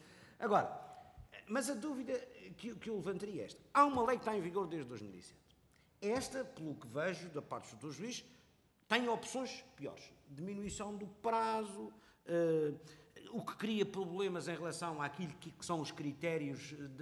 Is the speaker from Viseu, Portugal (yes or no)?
no; Madeira, Portugal; porque eu sou da Madeira, embora nunca tenha estado detido nem preso no continente